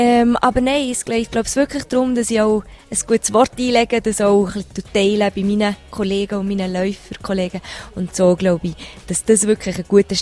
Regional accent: Switzerland; im Wallis einerseits und andererseits im Berner Oberland dürfen eine Botschafterin sein. Es ist so ein meine Heimat und dort fühle ich mich wohl

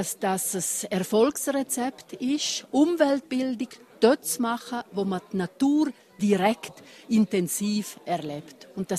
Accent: Graubünden, Switzerland; Und auch wenn ich als Bündnerin hierher komme, bin ich beeindruckt.

